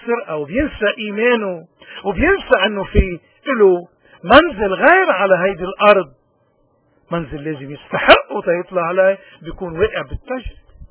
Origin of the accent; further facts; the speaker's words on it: Lebanon; ونحن كلبنانيين من وقت من وجد التاريخ موجودين، ولأنه عنا هالثقافة هيدي بعدنا موجودين، ولأنه عنا هيدي الثقافة أرضنا مقدسة